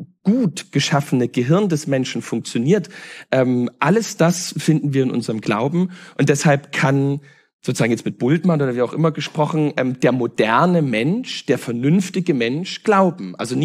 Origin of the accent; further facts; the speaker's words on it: East Germany, Germany; die ja bei uns in Ostdeutschland katastrophal waren